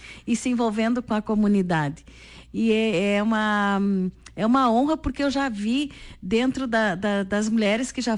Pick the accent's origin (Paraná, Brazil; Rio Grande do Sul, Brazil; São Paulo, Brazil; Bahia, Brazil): Rio Grande do Sul, Brazil; Soledade; bom dia, povo da minha terra, eu amo a Soledade.